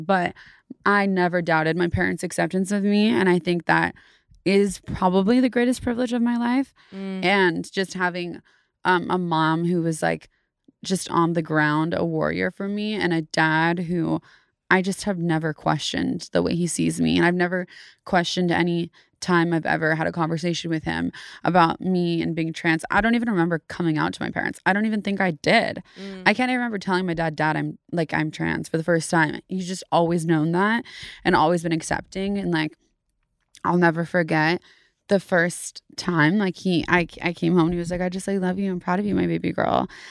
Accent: Davis, California, United States; also born or lived in San Francisco; Grew up in Davis, California.

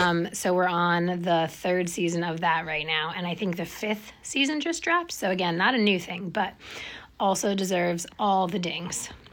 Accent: Maryland, United States; I'm from Maryland.

